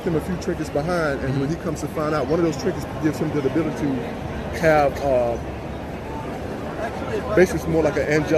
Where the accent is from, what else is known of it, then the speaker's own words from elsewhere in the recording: Fort Myers, Florida, United States; I am local. I'm right here. I'm from South Florida. I'm from Fort Myers. All my stuff comes straight out of Fort Myers.